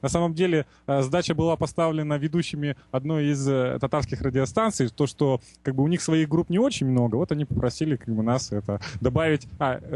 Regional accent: Far East, Russia; now in Moscow, Russia; Мы приехали в Москву, там с Дальнего Востока, Катя с Казани.

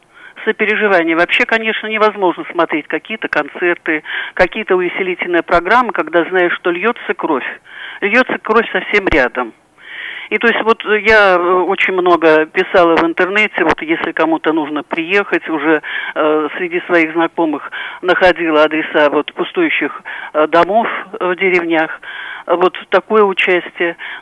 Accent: Luhansk Oblast, Ukraine; born there; also born or lived in Rostov-on-Don; Вы знаете, я родилась в Луганской области, вот училась рядом в Ростове

